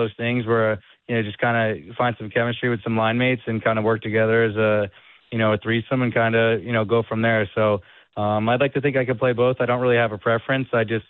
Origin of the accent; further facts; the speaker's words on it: New Jersey, United States; I feel like I grew up right in Central Jersey, and now we spend our summers down the Jersey Shore, down Long Beach Island.